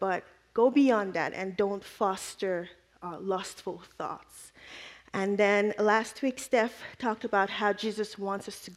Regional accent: Nigeria; moved away as an adult; also born or lived in Maine; now in Duluth, United States; I am from Nigeria. I came to the United States for college in 2010. I went to MSU in Mankato. I went to the University of Maine for graduate school. So I lived in Maine for 6 years

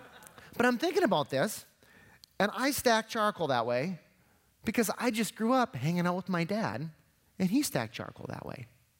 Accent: Aiken, South Carolina, United States; When I was a kid, you know, I grew up in Aiken, real rural, real small town.

